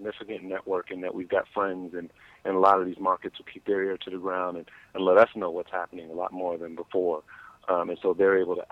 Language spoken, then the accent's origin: English; New York, United States; now in North Carolina, United States; I grew up in New York and was very much a comic book geek.